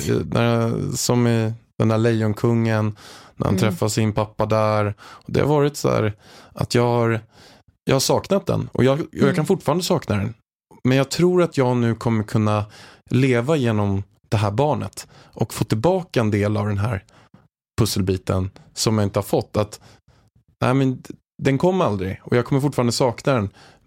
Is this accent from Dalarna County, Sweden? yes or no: no; Haninge, Stockholm County, Sweden; Det är ju så att jag är uppväxt i Haninge i grunden, en förort utanför Stockholm. Med en lite halvstrulig uppväxt.